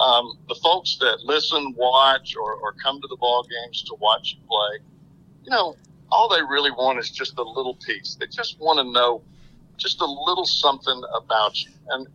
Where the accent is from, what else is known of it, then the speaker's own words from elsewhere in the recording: Alabama, United States; When I was growing up, now I grew up in Alabama